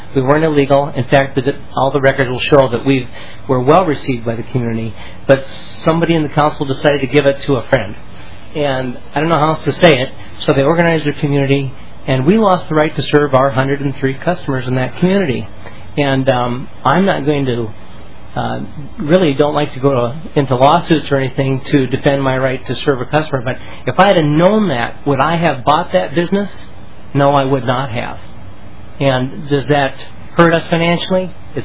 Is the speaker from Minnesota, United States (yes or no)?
yes; Willmar, Minnesota, United States; from Wilmer, Minnesota. We are in a smaller area of the state, more of a rural area, smaller communities.